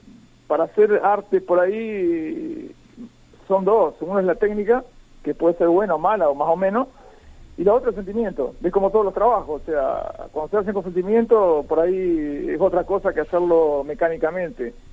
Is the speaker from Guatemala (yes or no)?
no; Argentina; acá en mi pueblo, hice en mi ciudad, pequeña ciudad, Villariza se llama, está cerca de la costa de Uruguay